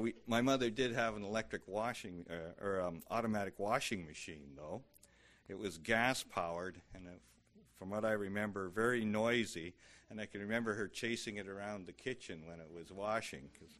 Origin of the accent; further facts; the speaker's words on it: Grassy Narrows, Ontario, Canada; we lived on a little island, a place called Grassy Narrows. It was 50 miles north of Kenora by the way the crow flies.